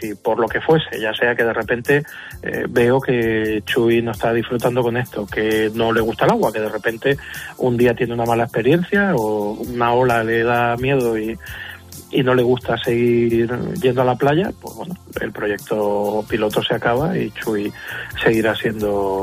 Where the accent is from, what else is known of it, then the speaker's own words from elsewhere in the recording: Canary Islands, Spain; now in Chiclana, Spain; tengo la familia aquí, por eso he terminado aquí temporalmente, aunque yo soy de Tenerife.